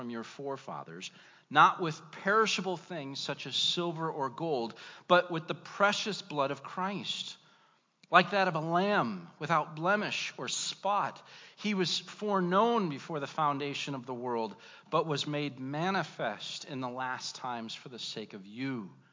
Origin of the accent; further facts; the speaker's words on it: Indiana, United States; I grew up in Northwest Indiana.